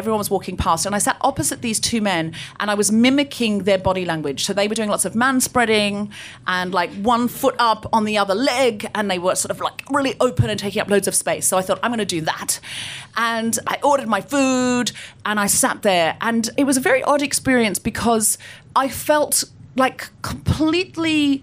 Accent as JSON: {"language": "English", "town": "Gold Coast", "region": "Queensland", "country": "Australia", "tie": "born or raised there", "said": "I grew up on the Gold Coast. I know I don't sound especially Australian, but I read a lot of Enid Blyton as a child, and I picked up the accent from the books."}